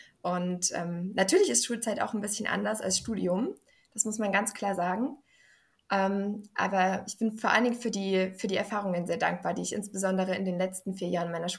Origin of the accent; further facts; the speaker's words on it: Saxony, Germany; Ich komme aus einem kleinen Dorf ursprünglich, aus der Nähe von Dresden tatsächlich. Und ich bin 2004 geboren, jetzt noch 19 Jahre jung, bald nicht mehr.